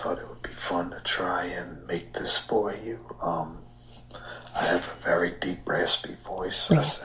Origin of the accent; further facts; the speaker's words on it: New Orleans, Louisiana, United States; accent: New Orleans; And hopefully you can hear my New Orleans accent.